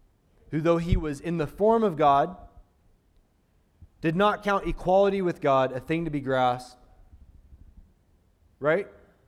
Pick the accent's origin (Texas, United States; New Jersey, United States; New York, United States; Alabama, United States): Alabama, United States; Talladega; I'm from Talladega, Alabama. We had every year Talladega 500.